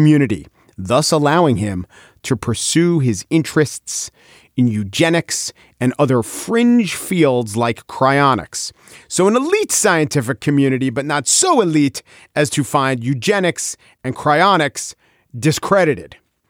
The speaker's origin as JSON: {"language": "English", "region": "New York", "country": "United States", "said": "As a New Yorker, the detail that I just cannot get my head around as regards Jeffrey Epstein is this."}